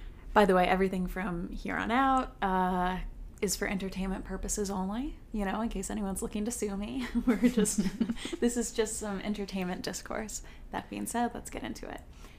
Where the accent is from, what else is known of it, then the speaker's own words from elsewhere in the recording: Ireland; Like, I'm Irish. I definitely don't have good skin.